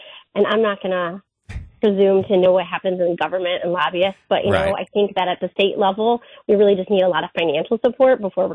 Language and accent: English; Iowa, United States; I am from Iowa originally, yeah.